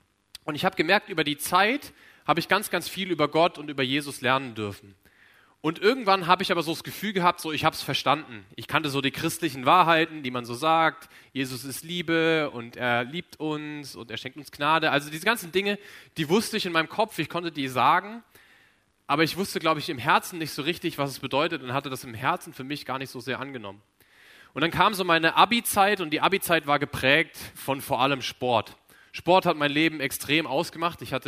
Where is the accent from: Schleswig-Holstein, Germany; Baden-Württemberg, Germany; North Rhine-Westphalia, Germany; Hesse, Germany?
Hesse, Germany; Kröffelbach; ich komme aus Mittelhessen, aus dem wunderschönen Kröffelbach.